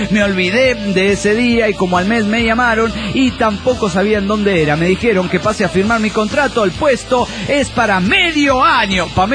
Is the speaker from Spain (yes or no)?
no; Bucaramanga, Santander, Colombia; de Bucaramanga, Locombia.